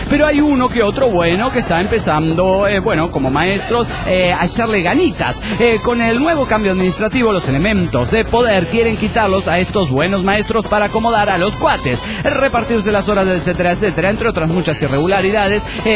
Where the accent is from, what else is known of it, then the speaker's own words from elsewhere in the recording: Tehuacán, Puebla, Mexico; de Tehuacán, México.